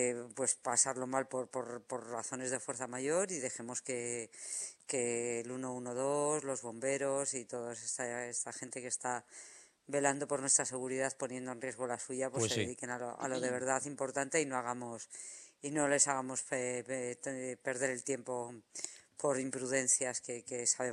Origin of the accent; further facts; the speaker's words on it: Madrid, Community of Madrid, Spain; los que somos de Madrid de siempre